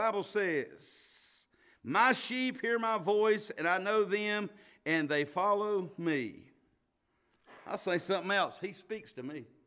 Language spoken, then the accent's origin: English; North Carolina, United States; Yeah, I'm from North Carolina.